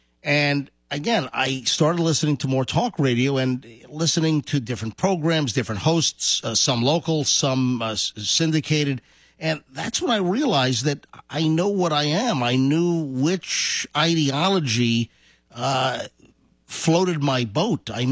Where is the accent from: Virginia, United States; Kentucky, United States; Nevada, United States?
Virginia, United States; Virginia Beach; also born or lived in New York City, New York / Rockland County, New York; And, I lived in New York until I was three, in the city, in Queens, till I was three. And then we moved to Rockland County, where I lived until I was 11, and we moved to Virginia Beach.